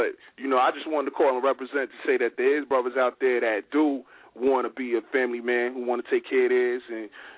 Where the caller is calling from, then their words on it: Port St. Lucie, Florida, United States; I'm calling from Port St. Lucie, Florida.